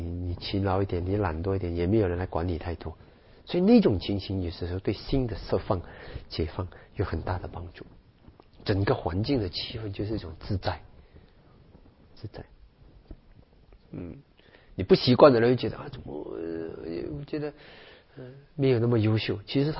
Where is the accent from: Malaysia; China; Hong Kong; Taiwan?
Malaysia; 其实有些时候那个飞机的路程就好像我们从马来西亚过来